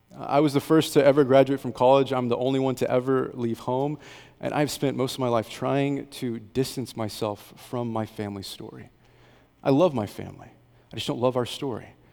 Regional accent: Texas, United States; born there; Most of you know I was born in Texas. I grew up on a farm. We were very blue collar. We were poor.

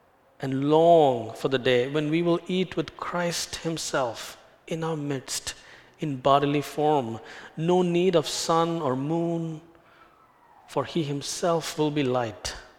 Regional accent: India; My wife is not Korean, and I'm not Indian, and I'm Indian. She's from Korea.

